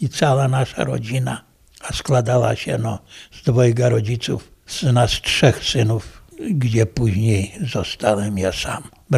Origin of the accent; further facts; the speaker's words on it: Urzędów, Lublin Voivodeship, Poland; Ja pochodzę z Urzędowa. Urzędów kiedyś był nazwany Londynem.